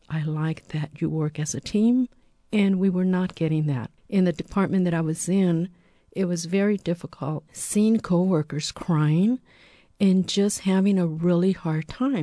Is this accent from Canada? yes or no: no; Nicaragua; now in United States; I'm originally from Nicaragua. I've been living here for about 48 years. I'm divorced, have three children. After I divorced, I moved to the Bay Area.